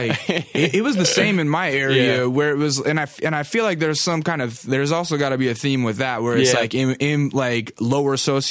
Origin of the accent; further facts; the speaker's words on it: Alaska, United States; Yeah, I'm from Alaska.